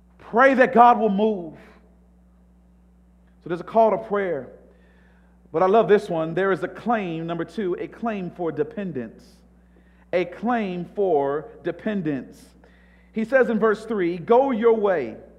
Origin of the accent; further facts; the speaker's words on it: Atlanta, Georgia, United States; I'm from Atlanta, Georgia, so please forgive me of my analogy.